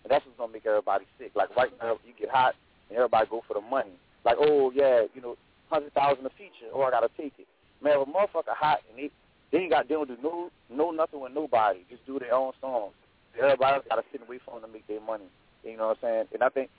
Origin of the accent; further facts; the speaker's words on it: New Orleans, Louisiana, United States; I'm from New Orleans.